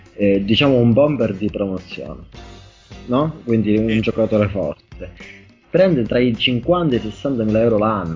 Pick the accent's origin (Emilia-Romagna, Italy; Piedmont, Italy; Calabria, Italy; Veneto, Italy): Calabria, Italy; Cariati; ritorno sempre a Cariati, perché Cariati è la squadra di calcio del mio paese, era una squadra storica della Calabria.